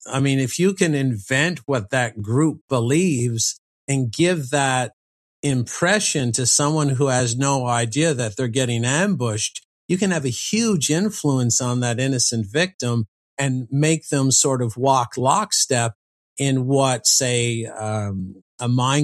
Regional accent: Canada; I have high caliber weapons myself, even as a Canadian.

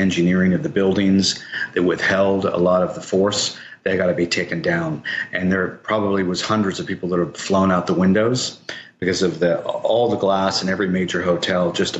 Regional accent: United States; even as an American, I would have just gone off on these people.

